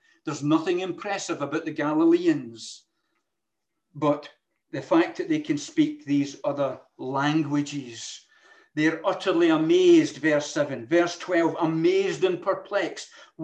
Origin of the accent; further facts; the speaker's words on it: Glasgow, Scotland, United Kingdom; I'm just a Glaswegian, common, or garden Glaswegian.